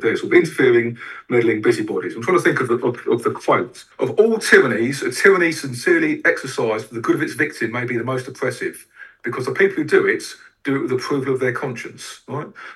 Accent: Wandsworth, London, United Kingdom; also born or lived in Lambeth; I was born in Lambeth, I grew up in Wandsworth, and I currently live in Wimbledon. I've lived in South London all of my working life.

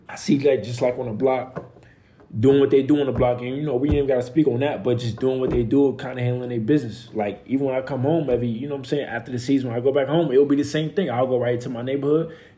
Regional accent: Bronx, New York, United States; So, I mean, I grew up in the Bronx from the time I was born up until I went to prep school.

